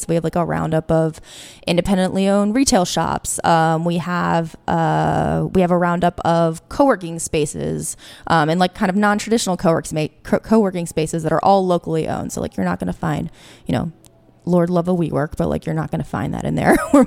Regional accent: Alexandria, Virginia, United States; now in Washington, United States; And I grew up in Alexandria, Virginia, and I was kind of, newly DC resident

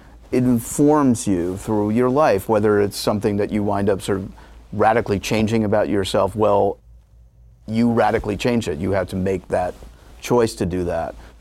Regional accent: New York, United States; I decided to go to college and I went to Queens College, which I grew up in New York.

